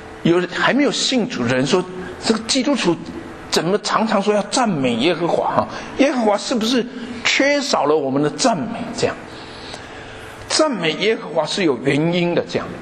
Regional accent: Taiwan; 我在台湾出生长大，我太太是上海人

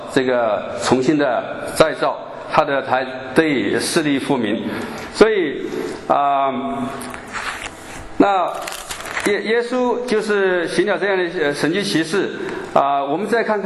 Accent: China; 我们都是从大部分都是从国内来的，就是大陆来的。那我们在那边接受的教育就是唯物主义。

